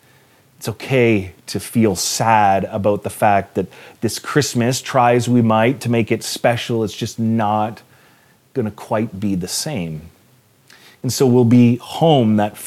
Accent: Hespeler, Ontario, Canada; Like I grew up in Hespler, and I have such fond memories of as a child being there.

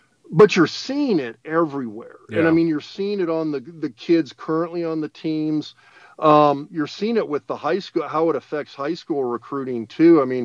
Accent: Lincoln, Nebraska, United States; I mean, I grew up in Lincoln, and Lawrence is smaller than Lincoln, but it's a Midwestern college town, and I know what that's like.

